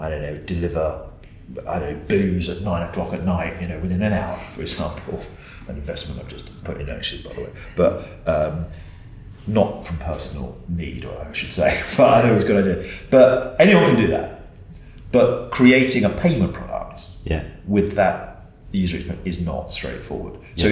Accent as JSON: {"language": "English", "region": "England", "country": "United Kingdom", "tie": "born there", "said": "My parents, Scots, so I actually still consider myself Scots. And it's funny because I was born in England"}